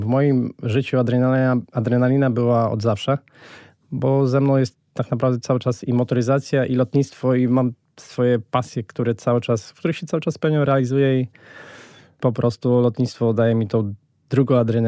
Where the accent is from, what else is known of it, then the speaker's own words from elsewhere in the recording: Dęblin, Lublin Voivodeship, Poland; Ja pochodzę z Dęblina, więc lotnictwo...